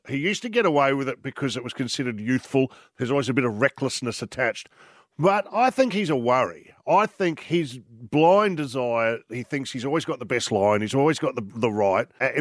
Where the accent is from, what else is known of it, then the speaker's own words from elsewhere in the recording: Australia; We'll drink out of anything. We're Australian.